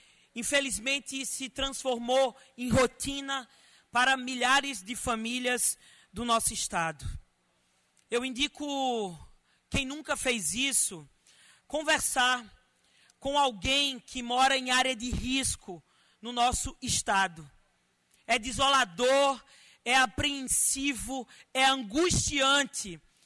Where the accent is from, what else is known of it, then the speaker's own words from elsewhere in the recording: Pernambuco, Brazil; Um deputado que vem lá da minha região, do Agreste Pernambucano, fortalecido nesse momento.